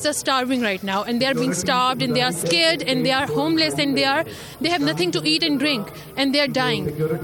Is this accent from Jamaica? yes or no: no; Pakistan; As a Pakistani citizen